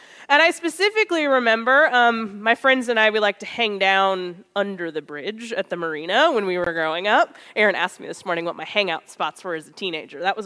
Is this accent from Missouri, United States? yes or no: yes; Missouri, United States; an old bridge that used to rest between my hometown and the town just 20 minutes north between Lexington and Richmond, Missouri.